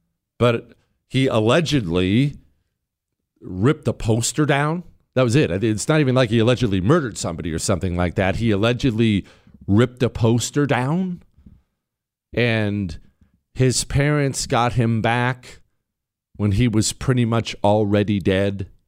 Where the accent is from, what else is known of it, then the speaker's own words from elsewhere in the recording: United States; I'm an American.